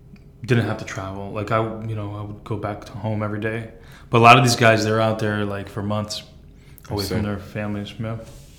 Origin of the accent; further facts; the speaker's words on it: Flushing, New York, United States; born there; Yeah, well, I was born here in Flushing, Queens.